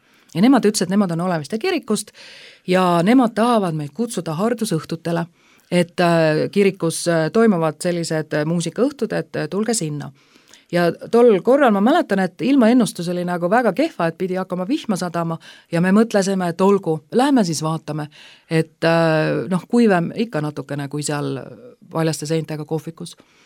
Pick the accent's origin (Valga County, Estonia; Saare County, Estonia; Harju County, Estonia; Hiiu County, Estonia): Harju County, Estonia; Tallinn; ma olen siis Tallinnast pärit